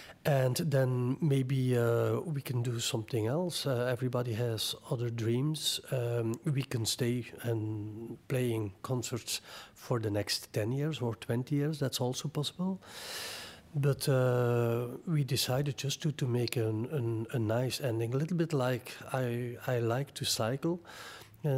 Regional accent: Flanders, Belgium; well, we are from Europe, from Belgium, from Flanders

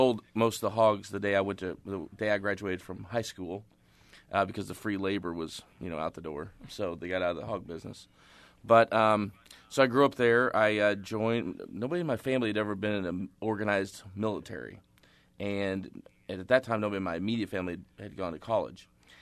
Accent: Brookfield, Missouri, United States; also born or lived in Kirksville; I was born in Kirksville, Missouri, and then grew up in Brookfield, Missouri, which is a small town in north central Missouri.

